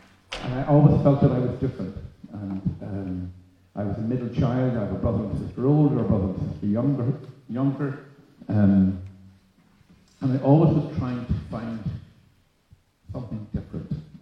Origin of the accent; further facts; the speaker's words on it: Belfast, Northern Ireland, United Kingdom; I grew up in Belfast, or outside Belfast. I was a middle child.